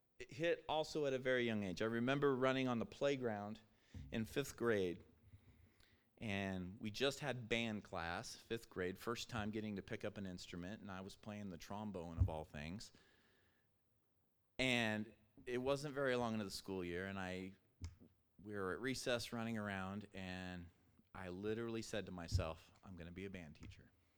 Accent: Toppenish, Washington, United States; So we moved to Toppenish, and I spent quite a few years growing up in Brother Davenport's church, Jim Davenport, who many of you know, and sat under him for quite a few years.

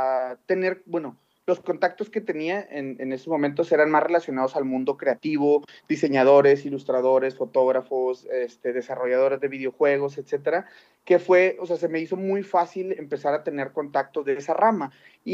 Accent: Monterrey, Nuevo León, Mexico; now in Vancouver, Canada; yo soy de Monterrey, México. Vivo actualmente en Vancouver, Canadá.

